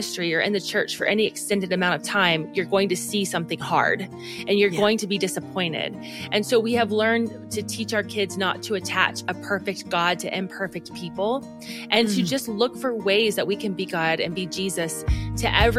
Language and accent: English; Ohio, United States; So I grew up in Ohio, and we went to Florida every year.